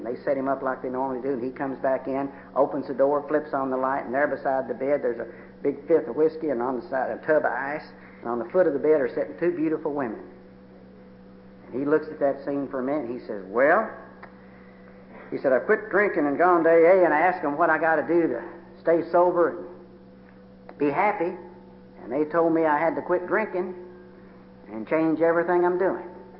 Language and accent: English; Mayfield, Kentucky, United States; I was born and raised in Mayfield.